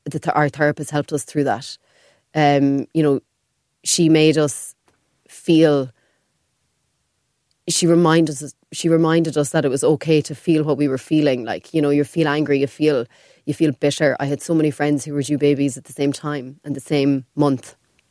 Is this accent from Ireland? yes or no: yes; Ireland; I'm from the country. I'm not from Dublin.